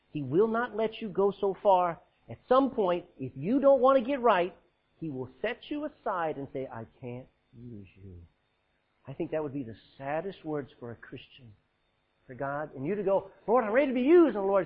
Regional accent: Texas, United States; I'm a Texan.

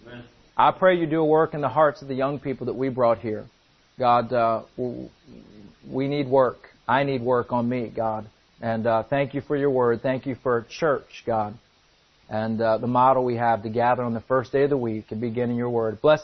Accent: Philadelphia, Pennsylvania, United States; And we're from the Philadelphia area.

